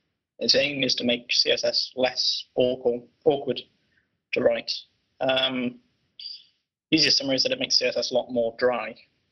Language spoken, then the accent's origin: English; Wales, United Kingdom; born there; I was born in Wales in 1989.